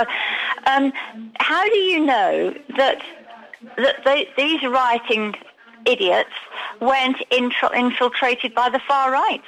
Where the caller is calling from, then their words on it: Alicante, Valencian Community, Spain; Good morning … Alicante.